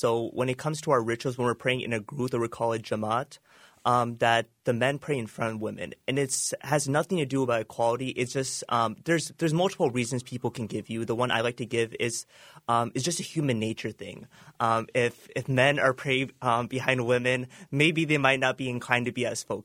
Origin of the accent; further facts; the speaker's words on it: United States; I was born and raised here in America. I consider this my home.